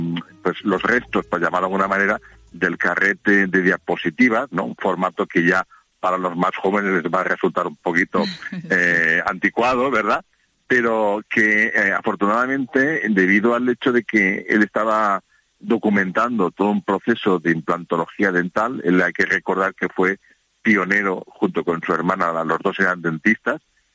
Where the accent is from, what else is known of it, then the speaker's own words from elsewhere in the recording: Alzira, Valencian Community, Spain; yo soy de Alcira.